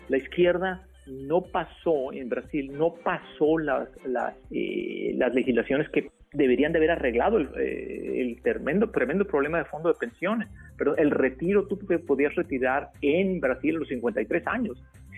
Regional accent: Mazatlán, Sinaloa, Mexico; yo vengo de Mazatlán, y se dice los techos se arreglan antes de la temporada de lluvia. Es que en Mazatlán hay muchas casas antiguas, por lo menos en la parte donde yo crecí.

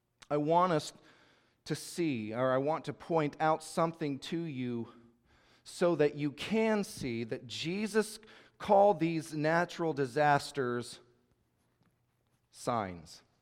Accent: Panama City, Florida, United States; My hometown of Panama City was leveled by Hurricane Michael just a few years ago.

